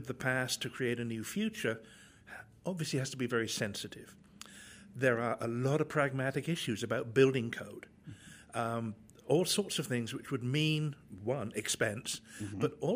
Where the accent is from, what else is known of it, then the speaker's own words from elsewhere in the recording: England, United Kingdom; even to me as an Englishman who has to learn all this stuff